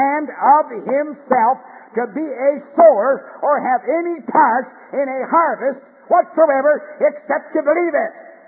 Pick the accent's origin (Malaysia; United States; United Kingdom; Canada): Canada; born there; I'm a Canadian by birth.